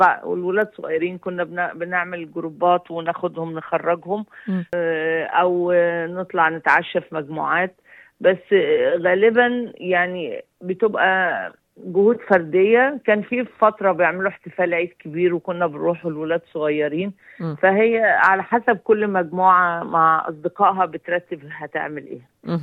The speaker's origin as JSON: {"language": "Arabic", "country": "Egypt", "tie": "born or raised there", "moved": "yes", "said": "ده في مصر اكيد يعني كان لازم يعني كل العيلة، كان جدي يجي يزورنا كلنا، والدي يروح يزور اخواته"}